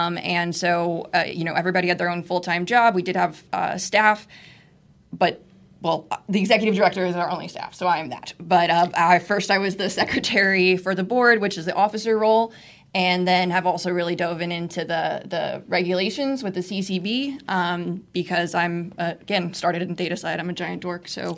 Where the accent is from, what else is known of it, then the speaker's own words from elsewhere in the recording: North Carolina, United States; It's been 5 years now, but I'm from North Carolina